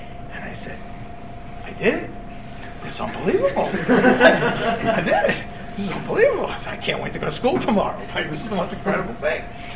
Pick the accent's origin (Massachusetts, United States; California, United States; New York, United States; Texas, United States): New York, United States; Bronx; And I grew up in the Bronx, so it was like a really big deal.